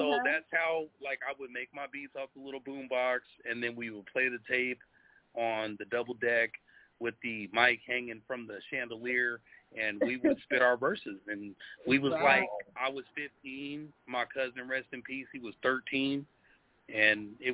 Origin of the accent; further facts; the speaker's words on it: Portland, Oregon, United States; You know, and I'm from the West. I'm born and raised in the city of Portland, 503, north side to the death, you know.